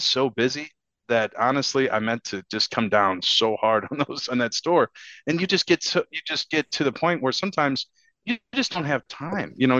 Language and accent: English; St. Louis, Missouri, United States; now in Dallas, United States; And so Dallas is actually a much more progressive city. You know, we come from St. Louis.